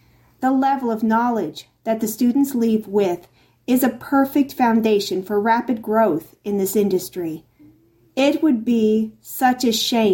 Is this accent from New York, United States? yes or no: no; Midland, Texas, United States; I grew up in Midland, graduated from a local high school, and pursued a career in aviation